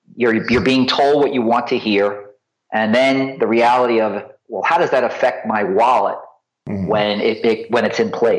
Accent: United States; I really am thrilled to see young people speaking up, especially as an American, where the young people in our country are blind to what's going on in terms of politics.

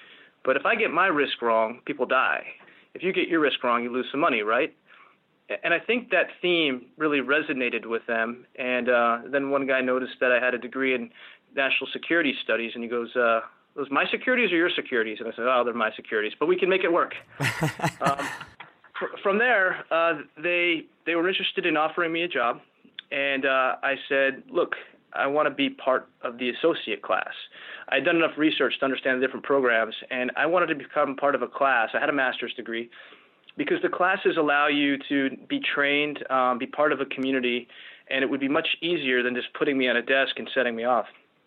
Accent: New Jersey, United States; now in New York, United States; Over the years growing up, I grew up in New Jersey and was always attracted to the financial services industry and the excitement of Wall Street.

